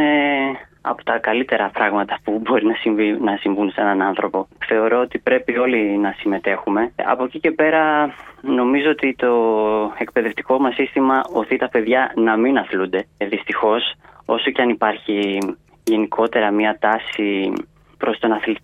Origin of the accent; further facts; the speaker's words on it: Vlachiotis, Peloponnese, Greece; Εγώ μεγάλωσα στο Βλαχιό της Λακωνίας.